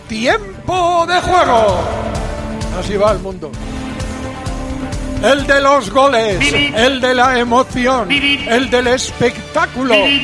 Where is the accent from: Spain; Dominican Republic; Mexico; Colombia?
Spain; Yo como español, como votante, como ciudadano